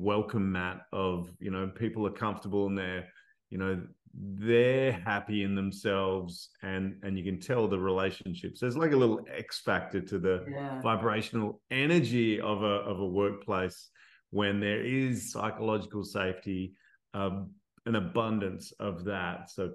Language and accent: English; Perth, Western Australia, Australia; I'm from Perth, Western Australia, maybe the most isolated city in the world